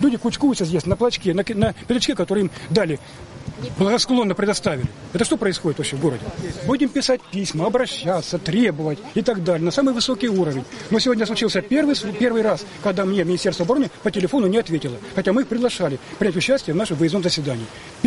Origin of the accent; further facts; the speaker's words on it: Sevastopol, Crimea, Ukraine; Я пойму людей, как человек, как севастополец, не как депутат, как севастополец.